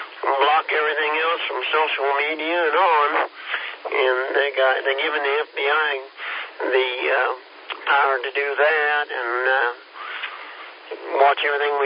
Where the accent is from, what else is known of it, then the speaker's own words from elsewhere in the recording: Kansas, United States; It took me a little while, but I'm from Kansas and we're a little slow.